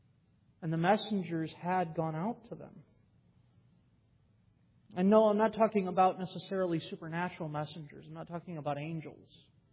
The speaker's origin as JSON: {"language": "English", "country": "United States", "said": "And I don't know about you, even just being an American"}